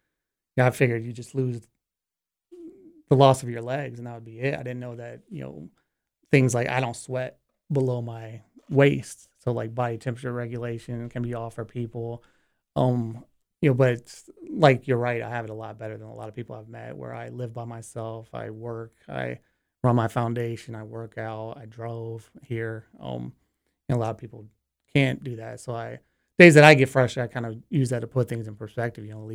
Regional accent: North Carolina, United States; And I'm from North Carolina, so I have a front wheel drive.

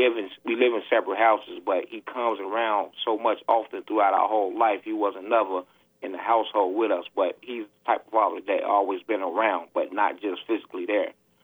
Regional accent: Chicago, Illinois, United States; I've been through a lot of things as a young man growing up in Chicago.

